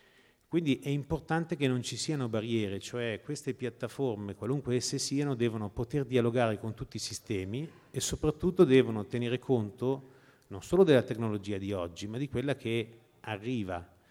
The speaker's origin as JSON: {"language": "Italian", "town": "Mantua", "region": "Lombardy", "country": "Italy", "tie": "born there", "said": "io sono nato a Mantova, Sabbioneta"}